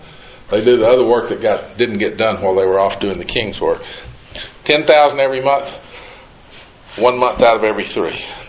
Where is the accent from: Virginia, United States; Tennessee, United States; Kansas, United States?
Tennessee, United States; I came from East Tennessee.